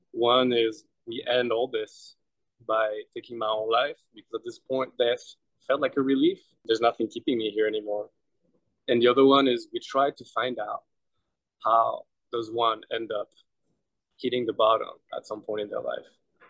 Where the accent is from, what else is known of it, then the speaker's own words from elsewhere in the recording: France; moved away as an adult; now in United States; I'm from France. So when I came to America, there was this huge shedding of my physical life. I shed my country, my family, my friends.